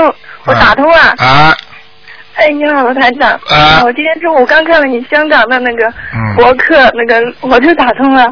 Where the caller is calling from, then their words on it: Shenzhen, Guangdong, China; 我是中国这边深圳的。